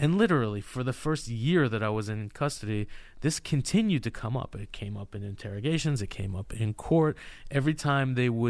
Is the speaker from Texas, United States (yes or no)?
no; California, United States; Well, I'm from California. I love avocados.